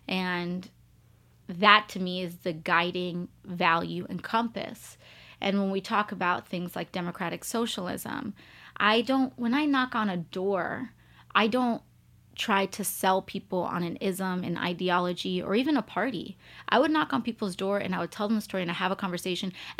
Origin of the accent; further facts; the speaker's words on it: New York City, New York, United States; I was born in the Bronx to a third generation Bronx family. My mom was born in Puerto Rico. They met, they had me. I was born in the Bronx